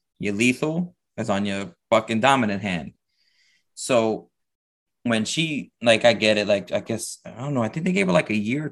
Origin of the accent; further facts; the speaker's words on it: New York City, New York, United States; because I grew up in New York, you know, I grew up in the Bronx